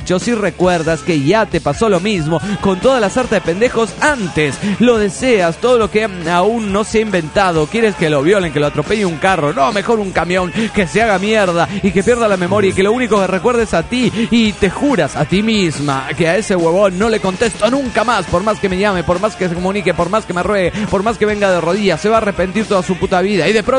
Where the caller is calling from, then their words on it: Juliaca, Puno, Peru; de Juliaca, Perú.